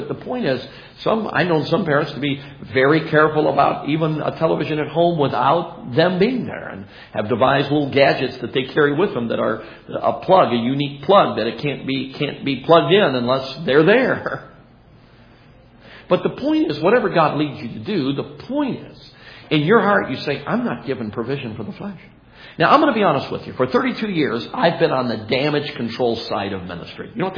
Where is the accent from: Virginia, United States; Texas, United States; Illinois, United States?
Illinois, United States; Chicago; I grew up in Chicago from 1966 to 1970 in the city limits of Chicago.